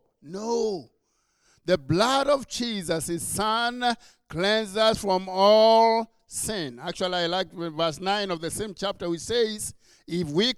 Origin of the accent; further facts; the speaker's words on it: Kenya; So I have an accent, but it's because I was born and raised in Kenya